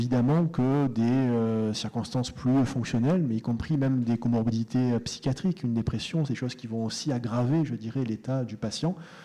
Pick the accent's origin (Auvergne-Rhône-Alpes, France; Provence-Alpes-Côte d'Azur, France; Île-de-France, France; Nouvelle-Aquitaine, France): Provence-Alpes-Côte d'Azur, France; Marseille; J'y reviendrai, en plus je suis de Marseille.